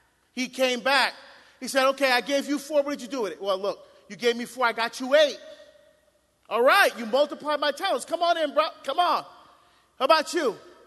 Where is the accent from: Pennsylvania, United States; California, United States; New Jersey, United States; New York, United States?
New Jersey, United States; now in Portland, United States; I'm from Jersey originally. I live in Portland, Oregon, right? But I'm from Jersey.